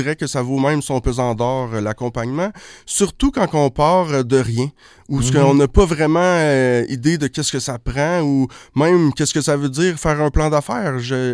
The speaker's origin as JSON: {"language": "French", "town": "Montreal", "region": "Quebec", "country": "Canada", "tie": "born or raised there", "said": "j'ai grandi à Montréal et j'ai tout le temps rêvé de rester en région."}